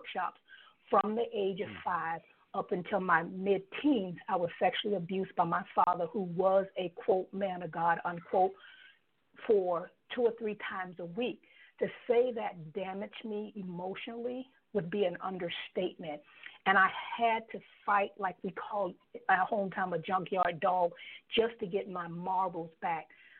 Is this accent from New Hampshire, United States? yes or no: no; Harlem, Florida, United States; I am a country girl to the heart, to the bone, they say. I'm actually from a small town here in Florida called Clewiston, Florida, born and raised in a place called Harlem.